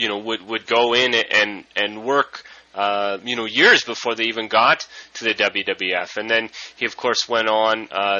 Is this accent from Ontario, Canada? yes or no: no; Calgary, Alberta, Canada; growing up in Calgary